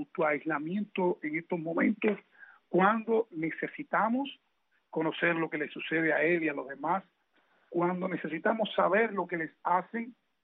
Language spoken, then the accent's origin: Spanish; Cuba; nosotros como cubanos, como expresos, como opositores, como anticatristas